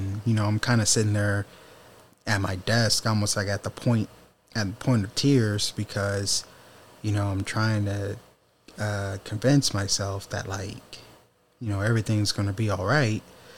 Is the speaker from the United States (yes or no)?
yes; Detroit, Michigan, United States; growing up in Detroit, there's a certain, like, type of, like, you know, mentality and way that you go about doing things.